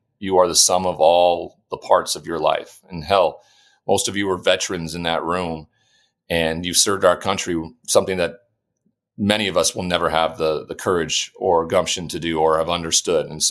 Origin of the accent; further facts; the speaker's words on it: Montana, United States; now in Connecticut, United States; there's not too many people on my block here in Connecticut or in my home state of Montana that could ever say that.